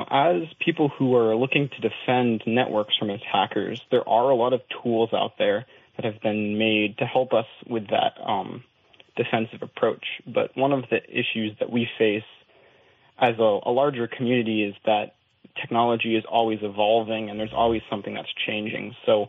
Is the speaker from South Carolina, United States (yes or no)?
no; Burlington, Vermont, United States; born there; now in Williston, United States; I was born in Burlington, and I currently live in Williston, Vermont.